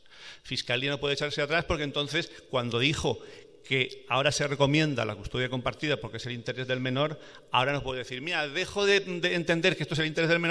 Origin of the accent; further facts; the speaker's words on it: Valencia, Valencian Community, Spain; por lo menos en Valencia, de donde yo vengo